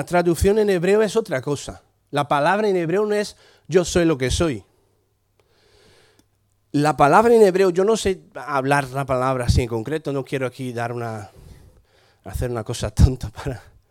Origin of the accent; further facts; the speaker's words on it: Brazil; Spanish is a second language; now in Santiago, Spain; Somos gente, hoy de momento somos brasileños, pero Juventud con la Misión es internacional.